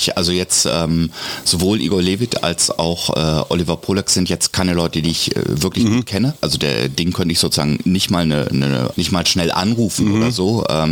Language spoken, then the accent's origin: German; Beckum, North Rhine-Westphalia, Germany; Ja, ich bin aus Beckum